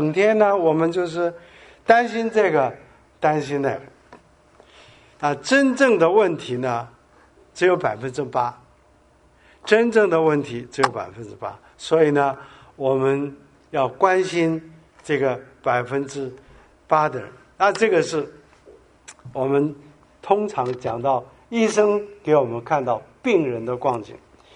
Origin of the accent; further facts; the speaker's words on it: South Korea; 像我在韩国长大的时候，在这个韩战之前呢